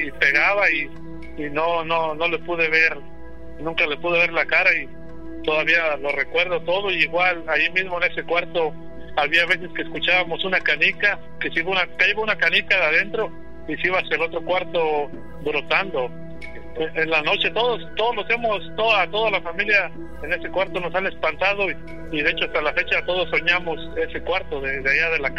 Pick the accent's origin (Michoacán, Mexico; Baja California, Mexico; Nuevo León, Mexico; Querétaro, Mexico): Querétaro, Mexico; now in San Diego, United States; soy de Querétaro, pero ahorita estoy viviendo en San Diego, California.